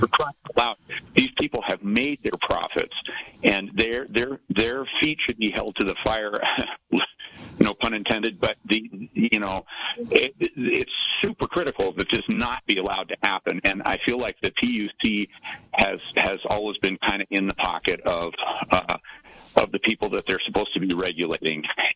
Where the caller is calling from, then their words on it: Calistoga, California, United States; I'm calling from Calistoga.